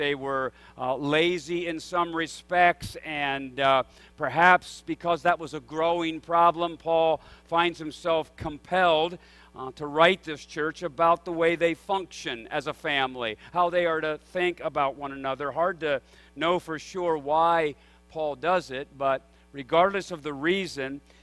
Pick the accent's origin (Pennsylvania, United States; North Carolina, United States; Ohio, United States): Pennsylvania, United States; I grew up in Pennsylvania, not only about an hour and a half out of a significant city in Pennsylvania.